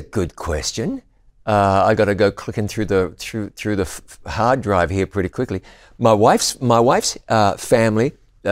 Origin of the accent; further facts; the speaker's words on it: New Zealand; Well, I mean, my home country is New Zealand.